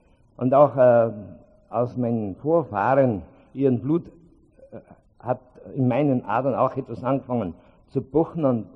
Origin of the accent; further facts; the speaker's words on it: Tyrol, Austria; Als Tiroler müsste ich eigentlich anders anfangen als wie vor diesem hohen internationalen Publikum. In Tirol sagt man, grüß euch Gott, liebe Weiberleid und Manderleid.